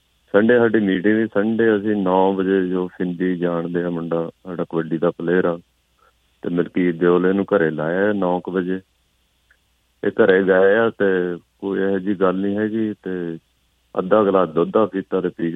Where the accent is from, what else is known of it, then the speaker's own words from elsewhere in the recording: Jhamat, Punjab, India; ਨੌਜਵਾਨ ਸਾਡੇ ਪਿੰਡ ਦਾ, ਪਿੰਡ ਝਮੰਟ ਜ਼ਿਲ੍ਹਾ ਲੁਧਿਆਣੇ ਤੋਂ ਸੀਗਾ